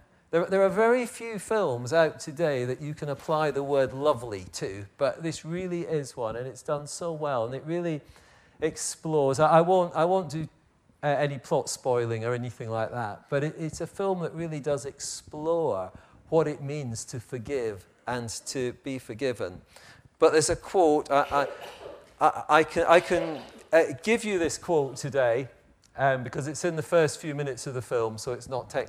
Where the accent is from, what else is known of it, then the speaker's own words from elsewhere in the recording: Scotland, United Kingdom; You see, I was brought up in Scotland.